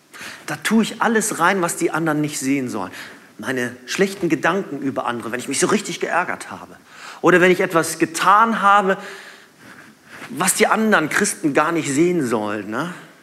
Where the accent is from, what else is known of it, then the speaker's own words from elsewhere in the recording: Northern Germany, Germany; Und für uns als Norddeutsche, wir haben das ja immer so, ne?